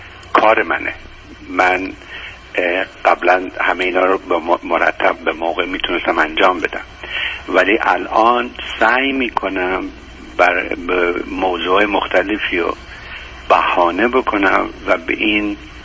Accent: Iran; also born or lived in Canada / India; now in South America; حدود 10 ساله که من آمریکای جنوبی هستم. قبلش 24 سال کانادا بودم و قبلش 5 سال هند بودم و قبل از اون ایران.

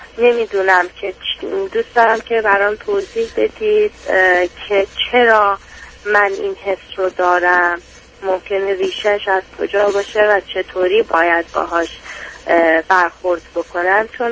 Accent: Iran; توی محیط ایران به دنیا اومدم و بزرگ شدم

